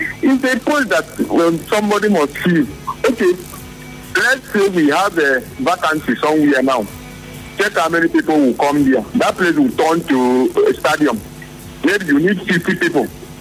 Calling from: Port Harcourt, Rivers, Nigeria; calling from Port Harcourt.

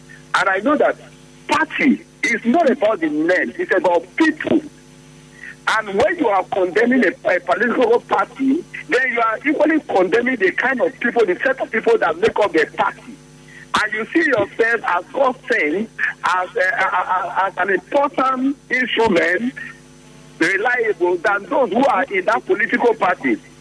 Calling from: Ogali, Rivers, Nigeria; I'm calling from Ogali, Eleme local government.

